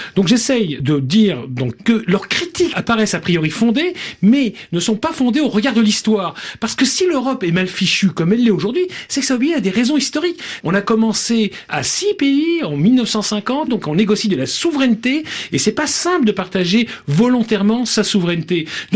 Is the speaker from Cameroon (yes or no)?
no; Grand Est, France; Moi, je suis lorrain